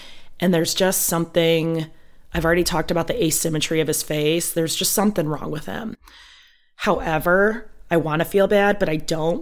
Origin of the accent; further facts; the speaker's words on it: Midwest, United States; And by the way, I'm from the Midwest, and we have things like cabbage rolls.